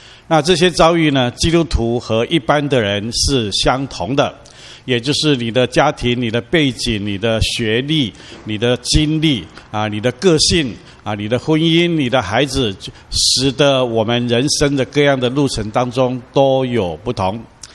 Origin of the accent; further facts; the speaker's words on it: China; now in United States; 我们来自中国，或者我们曾经来美国以后，在东岸，在西岸，然后现在在这里